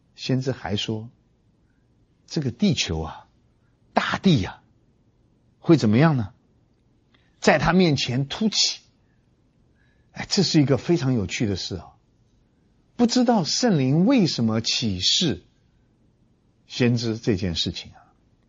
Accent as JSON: {"language": "Chinese", "country": "China", "said": "我们中国人读到这样的经文，我们不太理解。"}